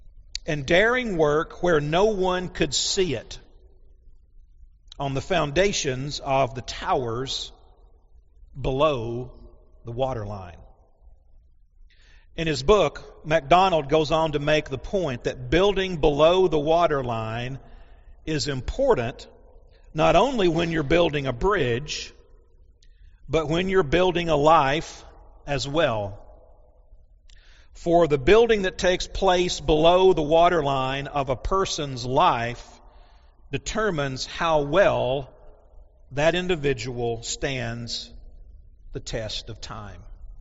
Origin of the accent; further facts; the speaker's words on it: Callaway County, United States; I'm from Callaway County, very seldom leave Callaway County.